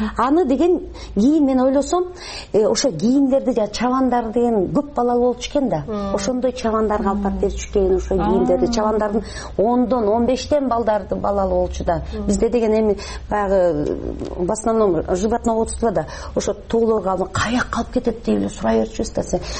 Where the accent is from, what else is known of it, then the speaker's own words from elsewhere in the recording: Naryn, Naryn Region, Kyrgyzstan; Мен Нарында чоңойдум, ошондо билесиздерби, ушу биз деген совет доорунда мен кичинекей кыз болчумун, бир 5-6 жашта.